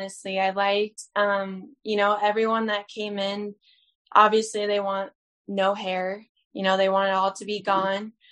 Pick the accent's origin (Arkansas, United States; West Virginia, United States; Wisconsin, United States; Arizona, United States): Arizona, United States; Queen Creek; I am from Queen Creek, Arizona, and I live in the East Valley.